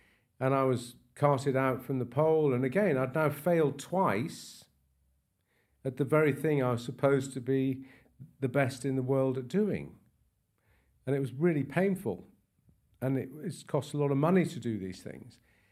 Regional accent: England, United Kingdom; I'm an Englishman and I was brought up to be very stiff upper lip

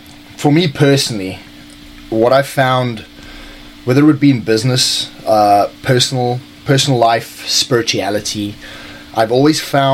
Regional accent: South Africa; now in Tampa, United States; So I am a ex-South African, currently an African-American.

